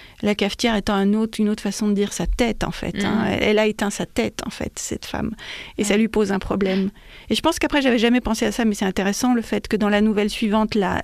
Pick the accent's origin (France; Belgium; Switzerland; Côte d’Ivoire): France; Bourg-en-Bresse, Auvergne-Rhône-Alpes; moi, je suis de Bourg, je suis née ici